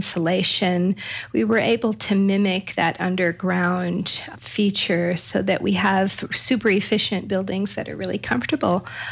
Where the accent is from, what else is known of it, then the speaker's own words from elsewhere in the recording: California, United States; So Christopher and I grew up in Northern California